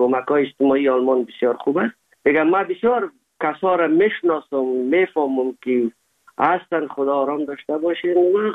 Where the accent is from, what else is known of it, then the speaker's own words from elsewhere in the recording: Afghanistan; now in Germany; زمانی که ما از افغانستان آمدیم